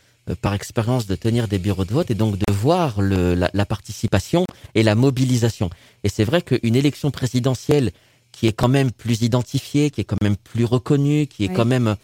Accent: France; born there; mon pays de naissance, la France, et mon pays d'origine, de mes racines, de mes parents, la Tunisie.

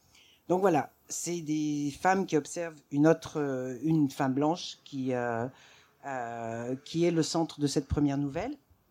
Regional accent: Auvergne-Rhône-Alpes, France; parce que moi, je suis une Auvergnate, finalement.

